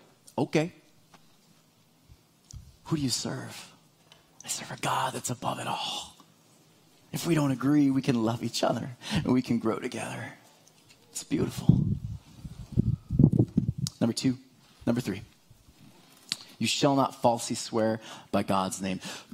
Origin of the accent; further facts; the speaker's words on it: East Coast, United States; See, for me, growing up in the East Coast, my parents would say, you cannot spend money on the Sabbath.